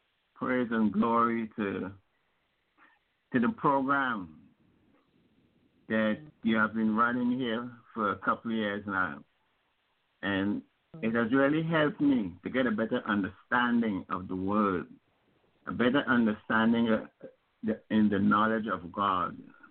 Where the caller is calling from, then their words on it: Connecticut, United States; I'm calling from Connecticut.